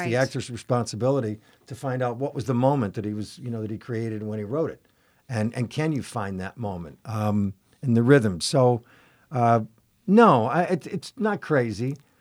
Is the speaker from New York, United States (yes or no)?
yes; Buffalo, New York, United States; So growing up in Buffalo.